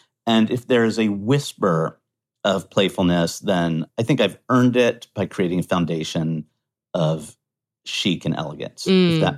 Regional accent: United States; And as an American, I'm very anti-snob. I came from a crappy farm town.

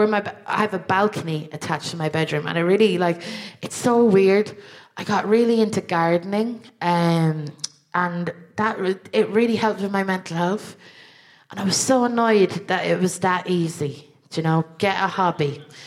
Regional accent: Ireland; which, if I'm honest with you, as an Irish person, feels a bit like a self-hate crime.

